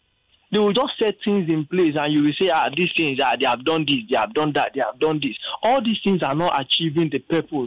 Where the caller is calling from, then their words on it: Lagos, Nigeria; I'm calling from Ichigo.